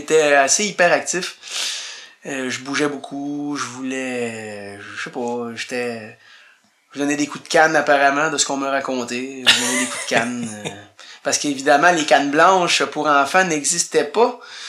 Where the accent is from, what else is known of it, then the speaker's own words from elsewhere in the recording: Rouyn-Noranda, Quebec, Canada; c'est l'école où j'allais en Abitibi, qui s'appelait l'école Jean 23, parce que moi, je suis de Rouyn-Noranda, en fait.